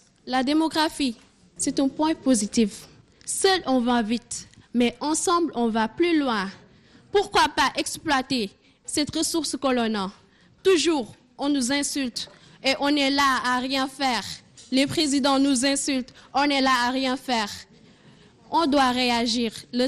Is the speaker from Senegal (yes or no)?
yes; Senegal; En tant que Sénégalaise, africaine, je voudrais avoir une grande famille